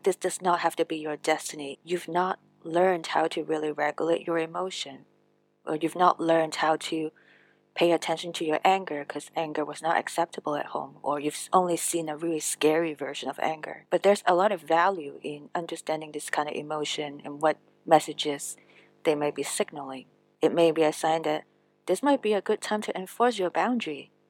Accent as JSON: {"language": "English", "country": "Hong Kong", "tie": "born or raised there", "said": "Growing up in Hong Kong, it's very common for people to have English names."}